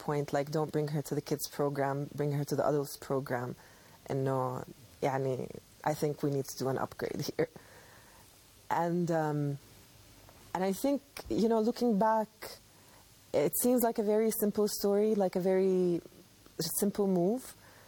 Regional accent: Amman, Amman Governorate, Jordan; born or raised there

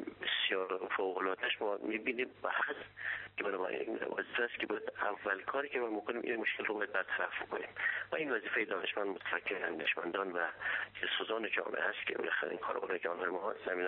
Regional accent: Afghanistan; من به عنوان یک افغانی

